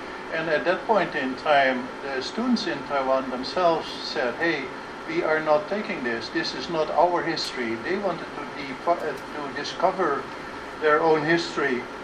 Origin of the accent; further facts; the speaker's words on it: Netherlands; I hope you forgive me that I'm talking a bit about the Dutch period, because I am from the Netherlands.